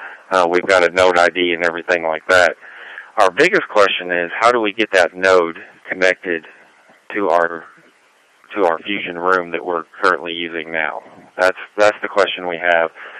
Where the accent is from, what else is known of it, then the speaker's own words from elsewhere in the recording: Lucas, Kentucky, United States; Hey, 4UOJ … I'm from Lucas, Kentucky.